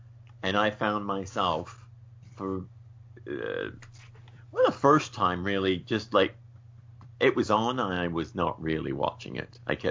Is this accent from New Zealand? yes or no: yes; New Zealand; I, of course, was born and raised in New Zealand.